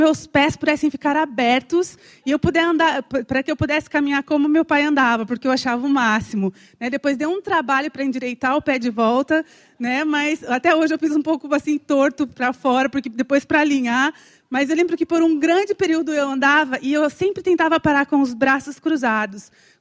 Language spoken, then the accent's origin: Portuguese; São Paulo, Brazil; moved away as an adult; eu vim para começar a faculdade com 18 para 19 anos, fui morar direto em Guarapuava. Eu sou do interior de São Paulo, então eu tinha um sotaque um pouquinho mais forte na época.